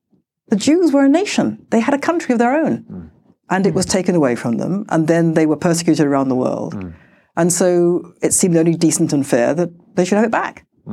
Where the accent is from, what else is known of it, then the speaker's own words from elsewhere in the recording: United Kingdom; I thought, as a British Jew, I was, you know, it was great, it was fine, it had nothing to do with me.